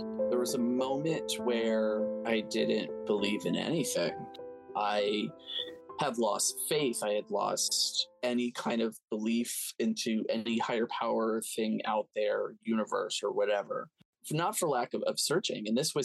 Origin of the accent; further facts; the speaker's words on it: the South, United States; It was hard growing up in the South because I was a skinny white gay boy.